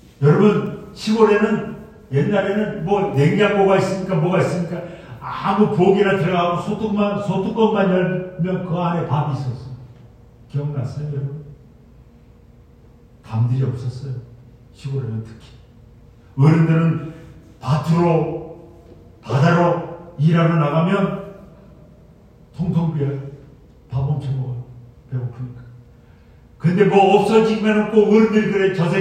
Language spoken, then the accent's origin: Korean; Samcheok, Gangwon, South Korea; 제 고향 강원도 삼척군 건너면 바닷가. 강원도 삼척 바닷가.